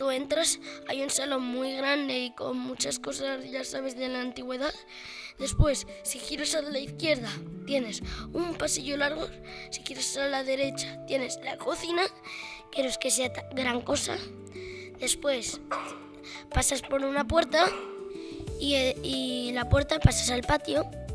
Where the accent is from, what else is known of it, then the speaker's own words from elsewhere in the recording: Mazarambroz, Castilla-La Mancha, Spain; mi pueblo está ubicado en Toledo, la Castilla-La Mancha, y el pueblo se llama Mazarambroz. Una cosa curiosa de mi pueblo es que tiene tres pueblos, son tres pueblos, y forman un triángulo los tres.